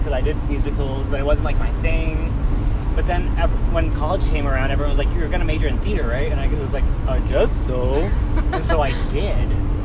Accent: Fredericksburg, Texas, United States; also born or lived in Corpus Christi; I am from Texas. Fredericksburg.

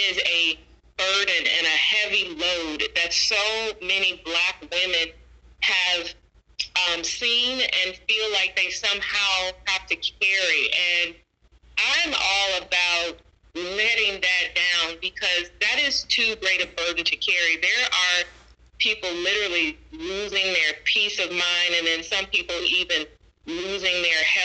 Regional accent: Deep South, United States; And I grew up in the Deep South, and same thing.

